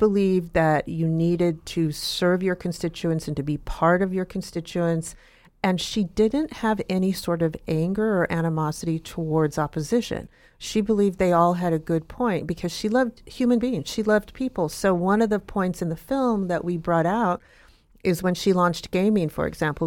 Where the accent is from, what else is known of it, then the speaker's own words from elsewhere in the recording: San Francisco, California, United States; So I was born in San Francisco. And then I went to UCLA Film School. So I'm really a California born and bred.